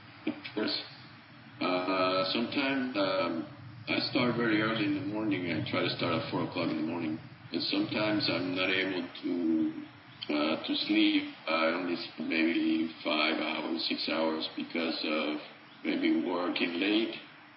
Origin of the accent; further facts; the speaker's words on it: Dominican Republic; now in United States; I am from Dominican Republic, but I live in Texas.